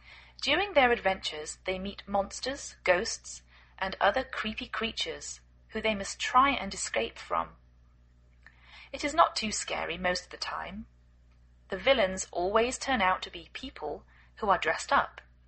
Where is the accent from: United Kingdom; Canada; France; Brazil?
United Kingdom; England; now in United States